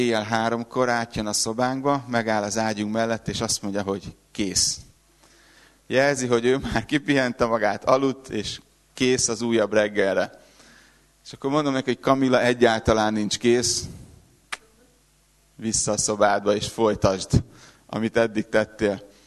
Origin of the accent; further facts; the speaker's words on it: Budapest, Hungary; accent: Hungarian; az én akcentusom az nem egy ilyen southern, nem egy ilyen déli amerikai akcentus, inkább dél-budapesti. Budapestről vagyok